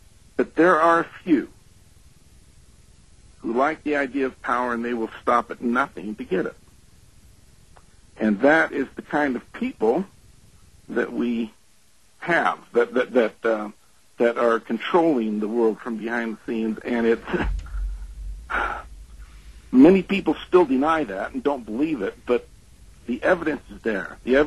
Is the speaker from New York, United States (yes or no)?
no; Mesa, Arizona, United States; When I was 14, I was raised in Mesa, Arizona